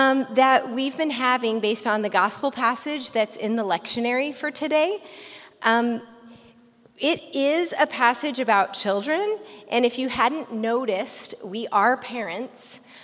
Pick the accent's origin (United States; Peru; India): United States; Midwest; moved away as an adult; also born or lived in Lancaster / Bangladesh / London; Yeah, so we are both from the Midwest. Anybody else from the Midwest? Woo! And we moved to Lancaster in 2006